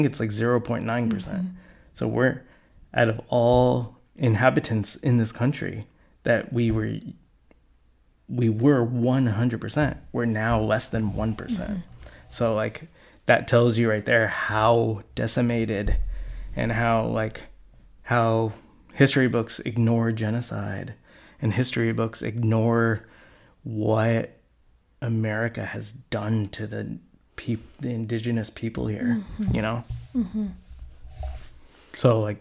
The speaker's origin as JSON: {"language": "English", "region": "California", "country": "United States", "tie": "born or raised there", "said": "so I grew up in California. I grew up extremely poor."}